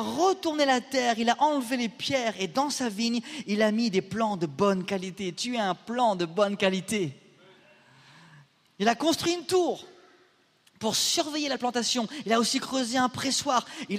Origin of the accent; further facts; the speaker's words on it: France; ils savent que je suis français.